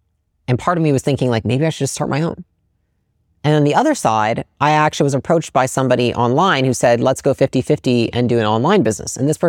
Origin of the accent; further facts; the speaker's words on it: Portage, United States; And I felt like growing up in Portage, like it's not a bad town or anything